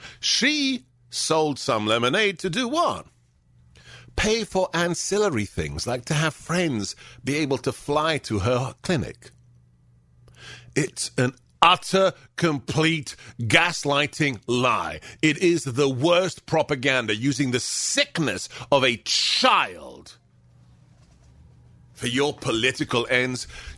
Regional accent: United States; Because I was so incensed by the story, thinking, yeah, I'm an American, this is wrong.

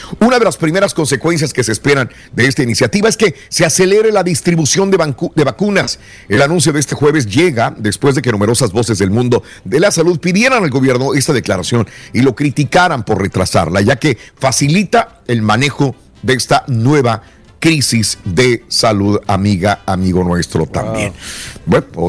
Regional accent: Mexico; now in United States; venimos de México.

